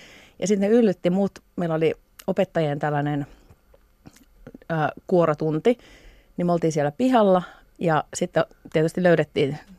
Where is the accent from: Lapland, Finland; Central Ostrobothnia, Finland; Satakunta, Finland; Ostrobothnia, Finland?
Satakunta, Finland; Pori; Mä oon kasvanut Porissa, no. Noormarkun kylässä. Siis Noormarkku oli itsenäinen kylänsä silloin, mutta on myöhemmin liitetty Poriin. Mä oon siellä ollut tämmöisessä hyvin tavallisessa suomalaistyöläisperheessä lapsuuteni